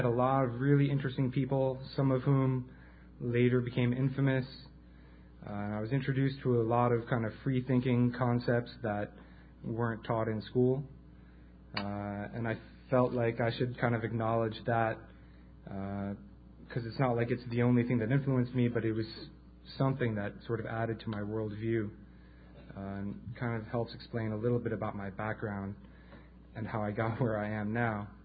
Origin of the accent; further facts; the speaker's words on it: Manhattan, New York, United States; I am a native New Yorker. I grew up in Manhattan.